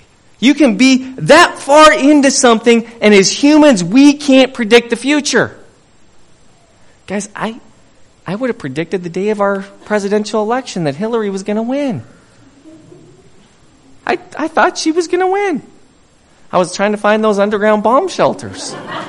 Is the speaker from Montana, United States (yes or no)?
yes; Bozeman, Montana, United States; I grew up in Bozeman.